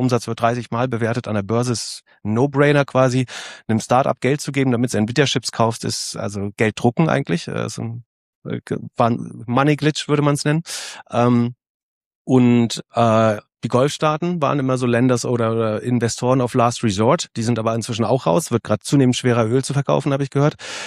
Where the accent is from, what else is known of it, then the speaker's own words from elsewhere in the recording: Mecklenburg-Vorpommern, Germany; oben in meiner Heimat in Mecklenburg-Vorpommern, wo ständig Sonne scheint und die Windräder drehen.